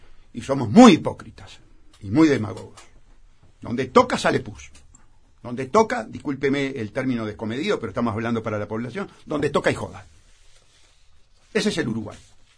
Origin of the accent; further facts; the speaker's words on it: Castile and León, Spain; la vi hacer porque soy de Sayago, vi poner los ladrillos de...